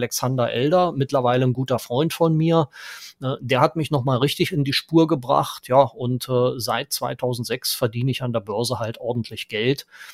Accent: Brandenburg an der Havel, Brandenburg, Germany; born there; ich bin Jahrgang 1964, gebürtiger Brandenburger aus der Stadt Brandenburg an der Havel, seinerzeit größter Stahlstandort in der DDR.

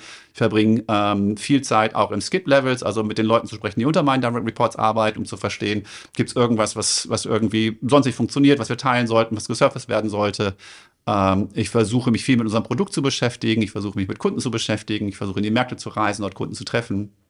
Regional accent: North Rhine-Westphalia, Germany; ich bin im Ruhrgebiet groß geworden. Das war kein Volkssport da.

